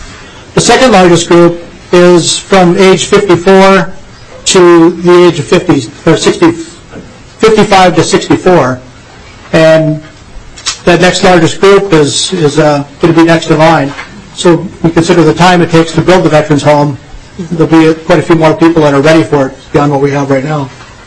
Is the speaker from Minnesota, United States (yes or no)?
yes; Cottonwood, Minnesota, United States; I'm a former commander of my hometown American Legion post in Cottonwood, Minnesota